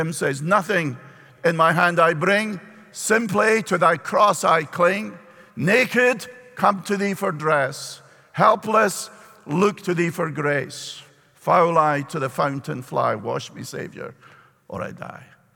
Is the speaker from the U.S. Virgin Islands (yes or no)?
no; Scotland, United Kingdom; And as a Scot, I am very disappointed. I feel it's discriminated. The Irish are very loud. We Scots are very quiet, very humble, non-aggressive people.